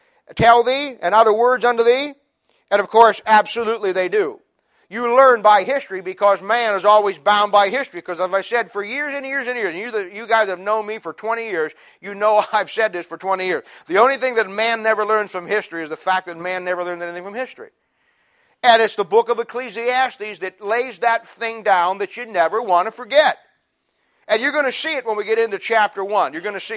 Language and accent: English; United States; And I'm an American. I live in America.